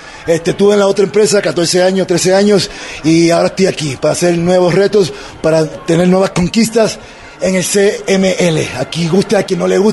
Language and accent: Spanish; Puerto Rico; todo el mundo sabe que soy de Puerto Rico.